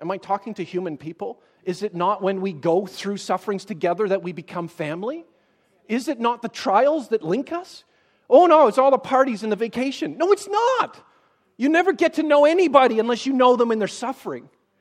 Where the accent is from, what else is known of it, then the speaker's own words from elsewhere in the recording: Canada; I speak as a Canadian.